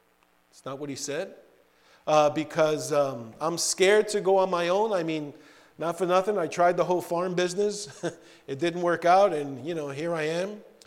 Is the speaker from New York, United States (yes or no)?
yes; New York, United States; I'm from New York, you know, so I'm going to tell you right now that I, you know, it's hard for me to trust anybody.